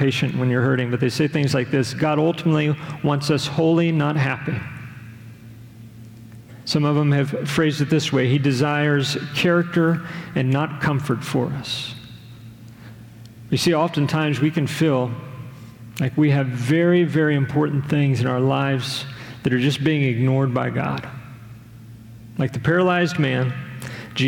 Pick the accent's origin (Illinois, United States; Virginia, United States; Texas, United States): Texas, United States; What is happening in this story is similar to experiences that I would often have growing up in Southwest or Southeast Texas and being outside, okay?